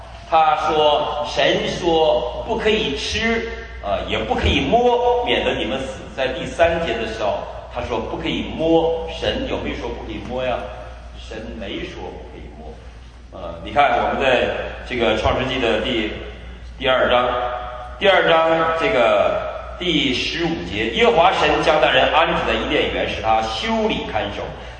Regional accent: Northeast China, China; 我们东北人不是这个

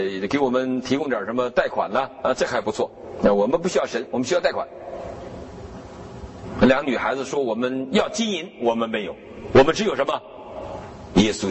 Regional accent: Northeast China, China; 你说我们东北人都是无神论者？

